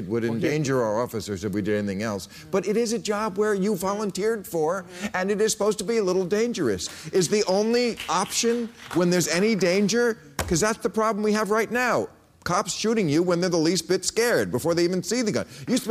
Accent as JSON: {"language": "English", "country": "United States", "said": "And I say that, and I'm an American."}